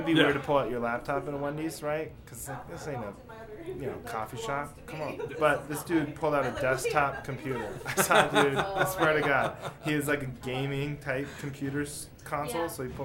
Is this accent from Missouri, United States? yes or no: no; Seattle, Washington, United States; See, I'm from Seattle.